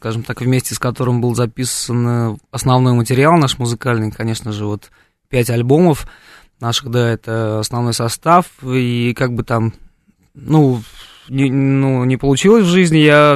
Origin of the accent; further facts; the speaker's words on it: Zhanatas, Jambyl Region, Kazakhstan; А я сам жил вот под Джамбулом, в маленьком городе Жанатас. Такой новый камень переводится на русский язык. Там добывали, фосфор и уран, как потом выяснилось.